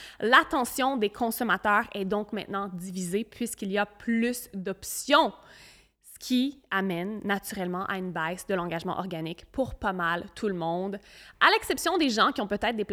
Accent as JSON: {"language": "French", "region": "Quebec", "country": "Canada", "tie": "born there", "moved": "as an adult", "said": "alors qu'on se gèle complètement dans mon pays natal au Canada, Québec."}